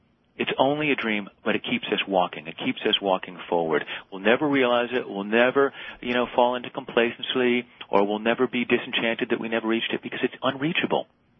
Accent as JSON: {"language": "English", "region": "New York", "country": "United States", "said": "is you go to Vegas, and I'm from New York, right?"}